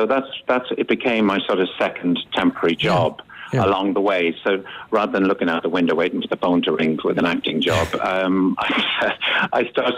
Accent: Dublin, Leinster, Ireland; I always wanted to be an actor, but you have no idea, you know, growing up in Dublin, whether you're going to make a living out of it.

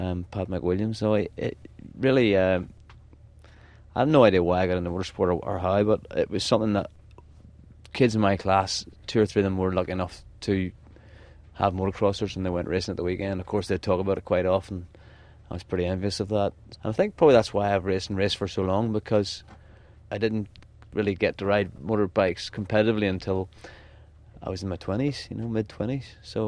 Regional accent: Belfast, Northern Ireland, United Kingdom; I was born in Belfast

